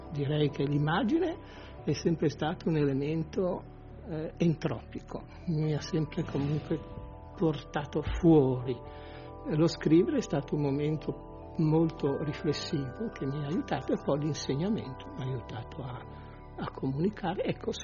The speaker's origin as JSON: {"language": "Italian", "town": "Milan", "region": "Lombardy", "country": "Italy", "tie": "born or raised there", "said": "io sono cresciuto bimbo a Milano, tra Milano e Lecco"}